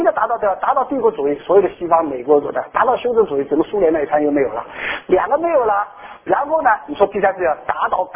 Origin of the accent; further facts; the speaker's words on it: China; 因为我是中国人啊，谁不愿意啊？